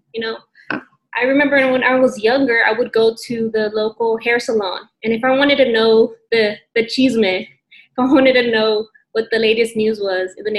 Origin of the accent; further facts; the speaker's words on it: Dallas, Texas, United States; now in Duncanville, United States; a proud Oak Cliffian turned Duckingville resident. I called Oak Cliff my home during my childhood